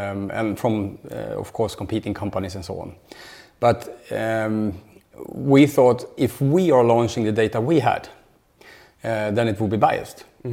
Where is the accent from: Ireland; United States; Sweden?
Sweden; English is a second language; we're from Sweden.